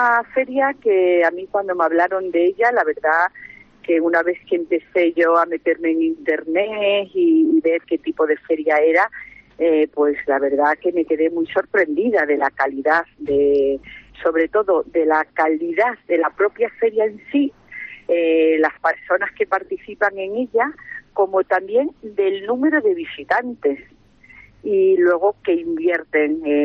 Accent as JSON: {"language": "Spanish", "town": "Castres", "region": "Occitania", "country": "France", "tie": "born or raised there", "said": "de hacer algo aquí en mi tierra, en Castres"}